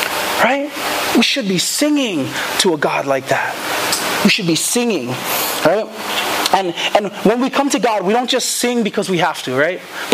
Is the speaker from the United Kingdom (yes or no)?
no; Samoa; And so I'm Samoan. I grew up as a Samoan. And I'm not Indian. Nothing wrong with that. But I grew up as a Samoan.